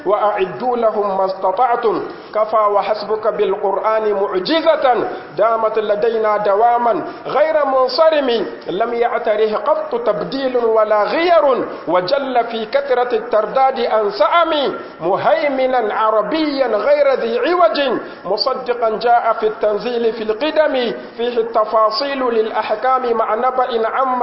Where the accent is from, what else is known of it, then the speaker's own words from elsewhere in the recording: Niger; اللهم احفظ بلادنا النيجر